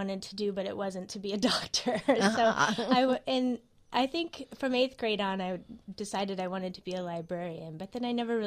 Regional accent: Wisconsin, United States; No, I grew up in a town of 2,500. I actually lived about 4 miles outside of town, and the town itself was one of the biggest towns in the county.

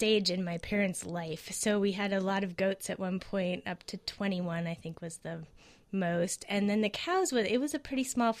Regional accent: Wisconsin, United States; No, I grew up in a town of 2,500. I actually lived about 4 miles outside of town, and the town itself was one of the biggest towns in the county.

